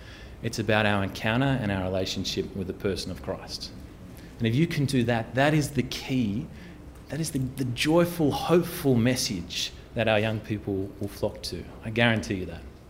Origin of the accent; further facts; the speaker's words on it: Australia; maybe it's just because I'm an Australian. Maybe we've got things right here.